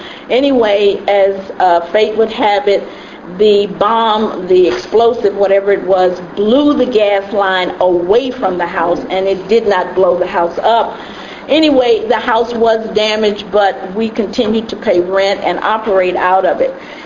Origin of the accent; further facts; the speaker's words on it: the South, United States; Now, you know, because I'm from the South, I really didn't know about Malcolm